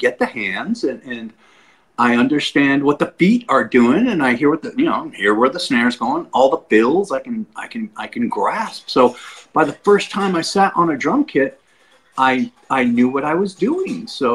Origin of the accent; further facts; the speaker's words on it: Los Angeles, California, United States; Well, I grew up in Los Angeles, and I had an upbringing unlike anybody else that I knew